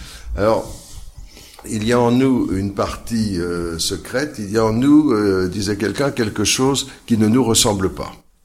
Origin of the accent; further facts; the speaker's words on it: Normandy, France; On raconte chez moi au Bocage normand trois histoires de fées.